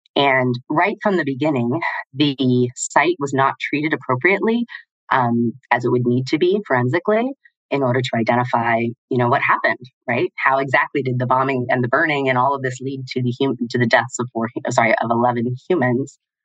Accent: West Coast, United States; I grew up on the West Coast in a small town, a very, very white small town

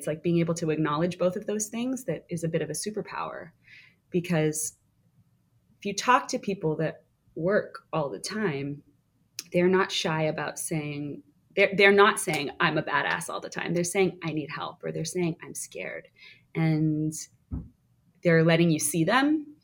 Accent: Toronto, Ontario, Canada; moved away as an adult; I grew up just outside of Toronto, Canada. But it wasn't until I moved to New York for drama school that I really learned about musical theater properly.

